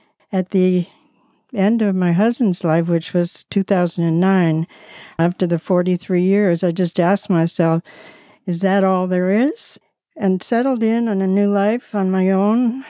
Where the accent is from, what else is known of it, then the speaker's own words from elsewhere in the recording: Montreal, Quebec, Canada; I came from Montreal.